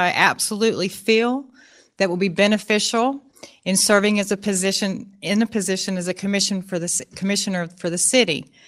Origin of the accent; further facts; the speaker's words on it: Helen, Georgia, United States; And I grew up here in Helen, actually, from the age of six until I graduated high school.